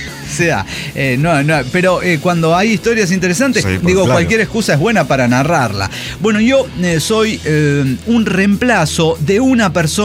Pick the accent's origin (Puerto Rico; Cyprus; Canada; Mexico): Mexico; Chihuahua; Bueno, soy de Chihuahua, Chihuahua.